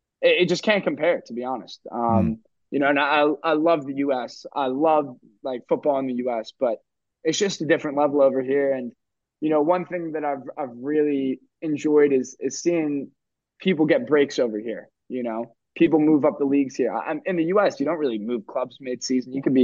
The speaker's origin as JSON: {"language": "English", "country": "United States", "said": "And then I think people have come to really appreciate that I'm from America."}